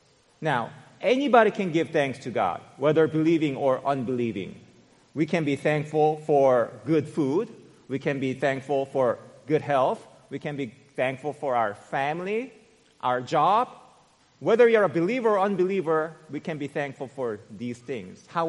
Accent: South Korea; I was born and raised in South Korea, right? My parents came down from North Korea.

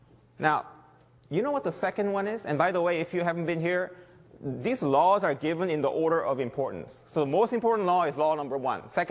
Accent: South Korea; because that's exactly the way I used to think when I grew up in Korea.

